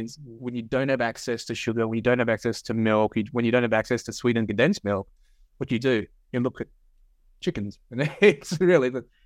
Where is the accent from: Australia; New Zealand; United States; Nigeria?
Australia; growing up in Australia, where my parents would buy Café du Monde coffee cans and make Café Ciudad